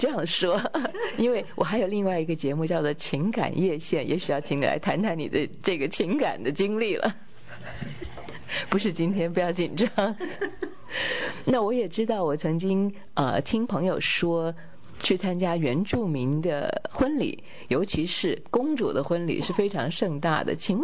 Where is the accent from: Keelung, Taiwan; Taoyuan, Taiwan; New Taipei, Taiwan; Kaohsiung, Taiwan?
Kaohsiung, Taiwan; 你现在讲到了我的老家去了，虽然我是小的时候是去过六龟，因为我在高雄长大，但是我在上大学的时候就是住在岭头